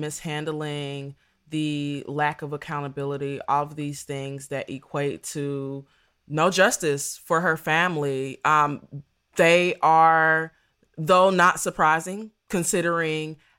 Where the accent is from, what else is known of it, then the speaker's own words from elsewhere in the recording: Dayton, Ohio, United States; I'm from Dayton, Ohio, of course. If you ain't heard about it, open up Google Maps.